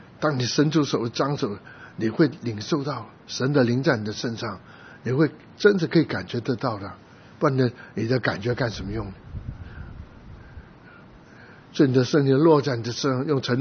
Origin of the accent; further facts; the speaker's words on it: Guangdong, China; 我是广东人，有时候几句话我用广东话来讲，那当然讲比较多还是国语。我不是老美，不会懂得几句英文